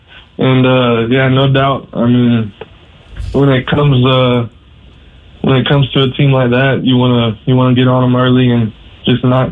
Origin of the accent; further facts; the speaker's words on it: Florida, United States; So I grew up in Florida.